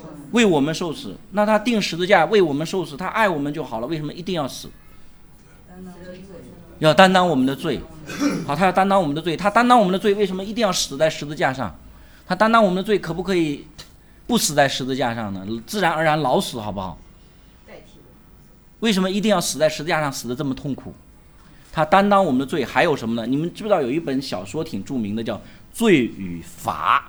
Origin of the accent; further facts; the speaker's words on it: China; 我们中国人在这点上很可怜，因为我们中国人经历太多表面公义的